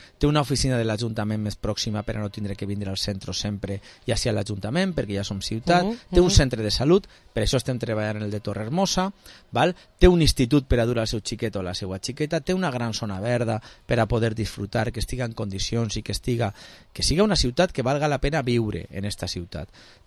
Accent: Valencian Community, Spain; el districte del meu barri, del barri de l'Hospital, el que va tindre un canvi com de la nit al dia de algo que jo me cria des de xicotet

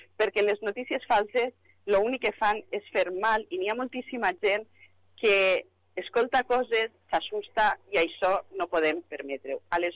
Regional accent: Vila-real, Valencian Community, Spain; Jo soc ambaixadora del meu poble, allà on vaig sempre ho dic, que Vila-real és lo millor del món.

